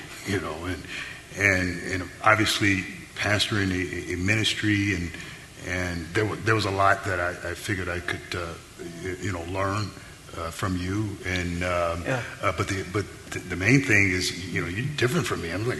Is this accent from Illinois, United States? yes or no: yes; East St. Louis, Illinois, United States; also born or lived in Muskegon Heights, Michigan / Tuskegee, Alabama; now in Madison, United States; Well, I was born in Muskegon Heights, Michigan, and I grew up in East St. Louis, Illinois, and graduated from high school in Tuskegee, Alabama.